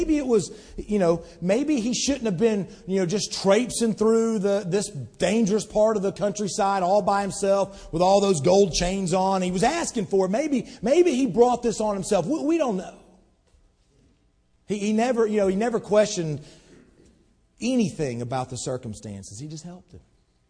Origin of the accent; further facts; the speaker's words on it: Tullahoma, Tennessee, United States; people ask, where are you from? From Tullahoma, Tennessee.